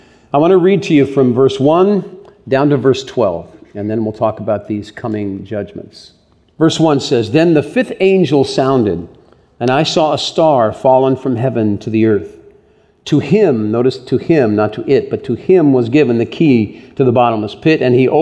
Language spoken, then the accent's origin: English; Ireland; It's a name of a beautiful river in Ireland, and I'm Irish.